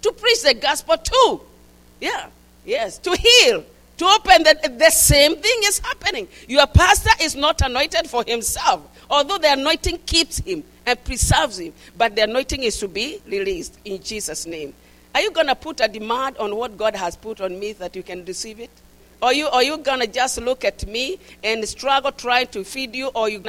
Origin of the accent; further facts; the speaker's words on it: Nyeri, Nyeri County, Kenya; born there; I was born in Kenya, Central Province, Nyeri, Moiga, Boden, Abon, then Boden.